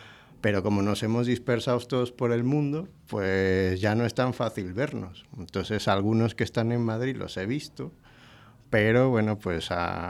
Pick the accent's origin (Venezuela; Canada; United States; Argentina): Venezuela; Caracas, Capital District; born there; Yo nací el 26 de septiembre. Bueno, nací en Caracas, en Venezuela, un sitio que está en Sudamérica, lejos de aquí. Y nací un 26 de septiembre del 83, ya tengo años, ¿eh? 39.